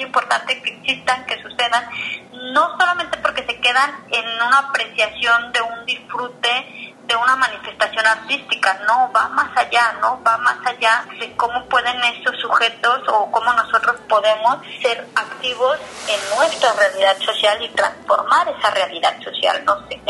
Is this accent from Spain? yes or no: no; Guadalajara, Jalisco, Mexico; now in Puerto Vallarta, Mexico; hay quienes venimos de Guadalajara y que nos volvemos vallartenses